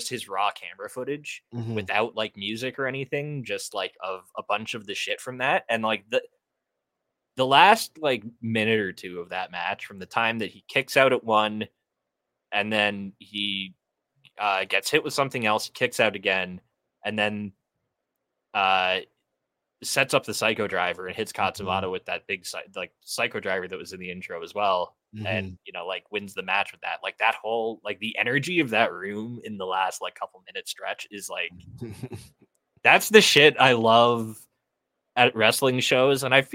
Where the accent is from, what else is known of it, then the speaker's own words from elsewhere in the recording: Canada; he's also making his Canadian debut in July in my hometown.